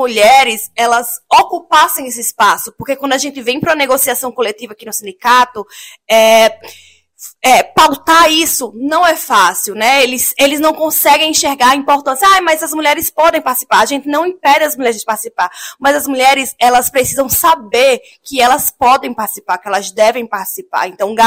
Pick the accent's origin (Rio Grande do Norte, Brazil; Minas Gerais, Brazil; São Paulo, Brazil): Rio Grande do Norte, Brazil; Eu venho do Rio Grande do Norte, né, ao contrário lá do Rio Grande do Sul.